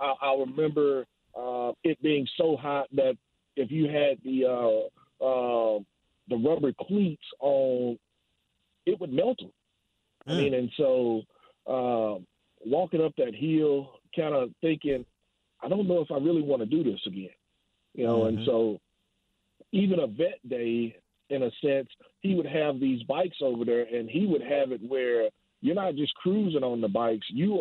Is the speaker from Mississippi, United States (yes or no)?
yes; Mississippi, United States; I could not have been more excited, because I'm from Mississippi. And the team that I played for was coming to Mississippi, was coming to my hometown, was coming to my city.